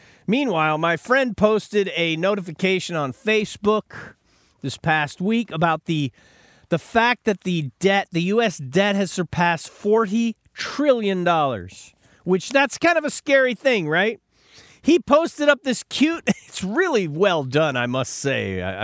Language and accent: English; United States; I grew up in America at the peak of probably the prosperity of any civilization in the world